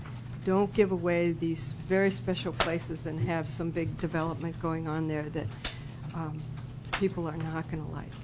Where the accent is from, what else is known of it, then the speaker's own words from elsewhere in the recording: Gustavus, Alaska, United States; I'm from Gustavus.